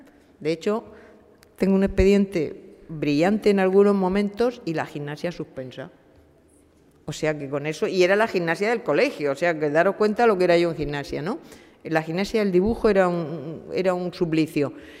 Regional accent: Region of Murcia, Spain; Y resulta que soy murciana.

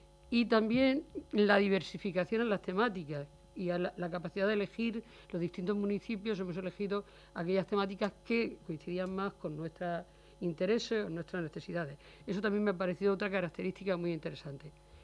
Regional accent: Cartagena, Region of Murcia, Spain; como aquí los que estamos somos de Cartagena

